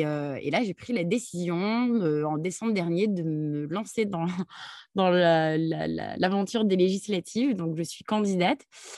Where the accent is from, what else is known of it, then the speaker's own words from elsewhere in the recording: Marseille, Provence-Alpes-Côte d'Azur, France; French is a second language; also born or lived in Algeria; Moi, je suis née en Algérie, j'ai grandi après être arrivée en France sans parler un mot de français dans une cité populaire de Marseille dans laquelle je vis encore.